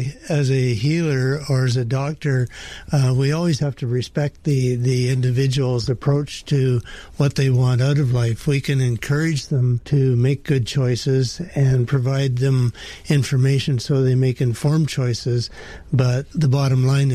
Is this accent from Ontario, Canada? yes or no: yes; Ontario, Canada; moved away as an adult; I grew up in Ontario. I came to British Columbia as a young man, and leaving Ontario in February with ice and snow and arriving in British Columbia to green grass and robins, I decided this is where I wanted to live.